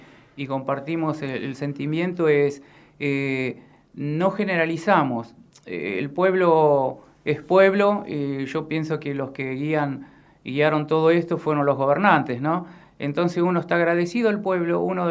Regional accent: Avellaneda, Buenos Aires Province, Argentina; Y somos de Avellaneda.

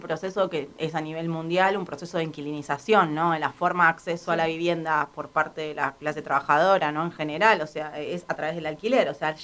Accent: La Matanza, Buenos Aires Province, Argentina; now in Buenos Aires, Argentina; Yo, si bien me crié en la Matanza, soy del conurbano bonaerense.

